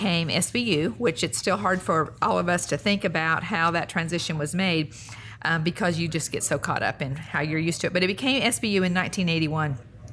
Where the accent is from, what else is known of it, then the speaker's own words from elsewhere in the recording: Humansville, Missouri, United States; I'm from Humansville. I was born there.